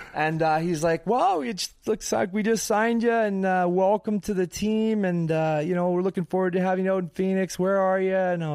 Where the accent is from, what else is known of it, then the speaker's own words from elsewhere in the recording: Redwater, Alberta, Canada; Like, I'm from Edmonton, right? You got to understand this.